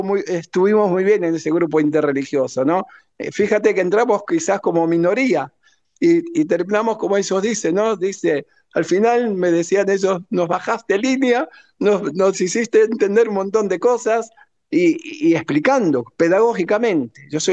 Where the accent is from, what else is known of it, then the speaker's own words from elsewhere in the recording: Catalonia, Spain; also born or lived in Argentina; soy español, nacido en Argentina, catalán, de religión judía, y soy de este país, de este lugar, de esta comunidad